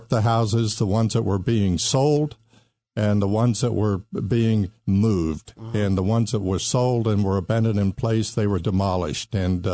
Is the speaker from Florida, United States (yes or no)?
yes; Merritt Island, Florida, United States; Well, it was growing up on Merritt Island. Between 520 and Georgiana, there were 10 houses.